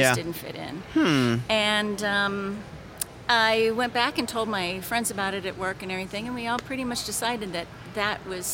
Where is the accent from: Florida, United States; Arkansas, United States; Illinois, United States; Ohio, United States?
Illinois, United States; Verdon; now in St. Louis, United States